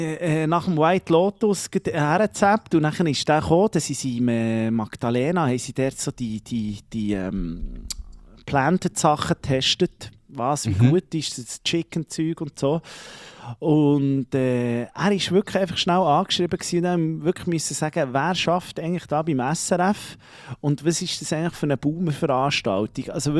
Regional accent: Italy; Ich als Italiener liebe das natürlich.

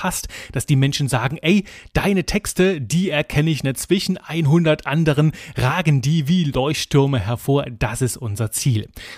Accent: Belgium; ich bin Belgier, aha, komplett Klischee-Belgier.

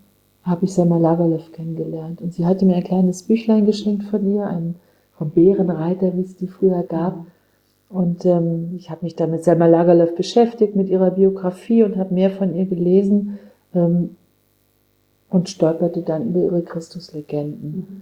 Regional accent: Kassel, Hesse, Germany; Ich habe entdeckt, wie schön meine Heimat ist, Nordhessen. Ich bin ja in Kassel geboren

